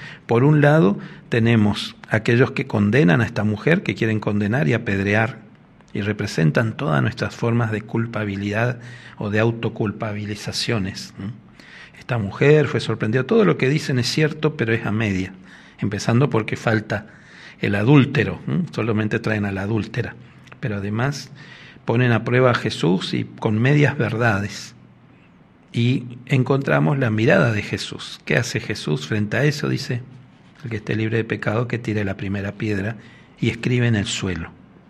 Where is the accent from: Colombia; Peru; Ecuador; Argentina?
Argentina; Itatí, Corrientes; somos medio vecinos porque yo soy de Itatí.